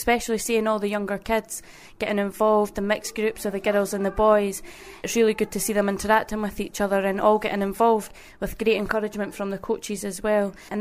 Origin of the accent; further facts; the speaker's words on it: Loanhead, Scotland, United Kingdom; Lonehead.